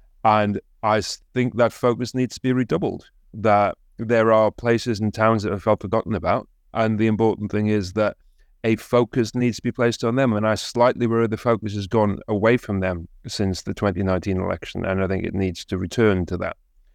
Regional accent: Consett, North East England, United Kingdom; I wanted to write a book about my hometown of Consett and lots of little places like that and big places like that, which were dominated by industry, by steelworking in Consett's case, or by coal mining

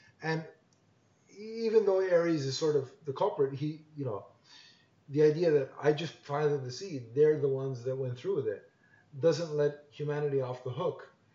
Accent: Canada; I'm Canadian, so the sight of snow only makes me think of winter.

